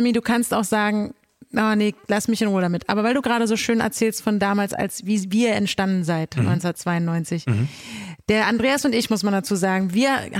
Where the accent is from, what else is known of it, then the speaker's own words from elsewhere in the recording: Berlin, Germany; Ich weiß nicht, aber ich habe ich als Berlinerin eigentlich an der Stelle sagen muss